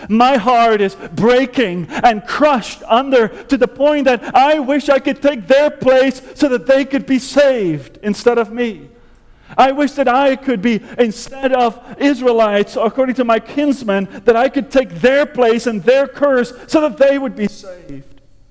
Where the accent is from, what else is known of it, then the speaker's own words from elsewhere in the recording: Netherlands; English is a second language; moved away; Now, many of you know that I am from the Netherlands. I was born and raised there